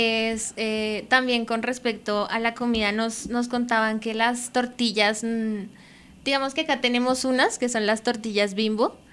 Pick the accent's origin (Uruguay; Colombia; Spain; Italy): Colombia; Ay, fallé como colombiana.